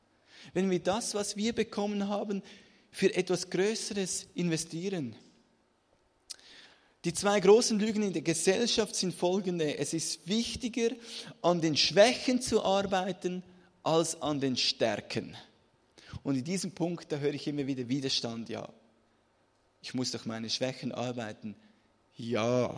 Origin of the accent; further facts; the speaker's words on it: Switzerland; Bei uns in der Schweiz, da müssen wir Französisch lernen.